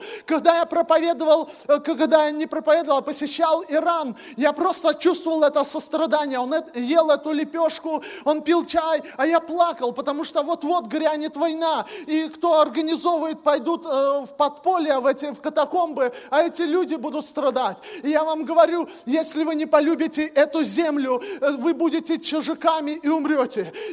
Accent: Bryansk Oblast, Russia; now in Zabaykalsky Krai, Russia; И я сам из Брянской области, но Бог послал меня в Читинскую область, это Восточная Сибирь.

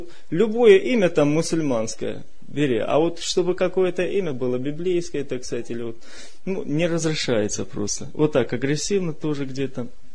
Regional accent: Azerbaijan; Да, я тоже азербайджанец.

